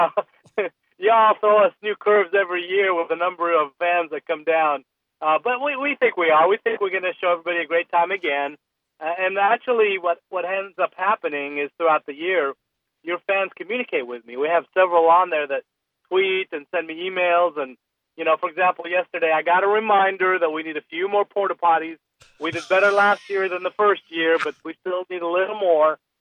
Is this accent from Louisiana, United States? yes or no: no; Frisco, Texas, United States; So they, you know, I tell them I'm from Frisco. They say, "Where's that at?"